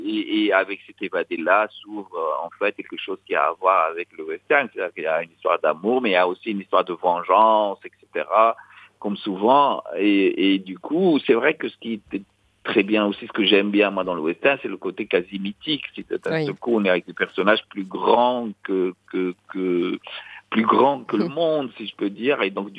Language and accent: French; Meknes, Fès-Meknès, Morocco; et même à Mknet, qui est ma ville natale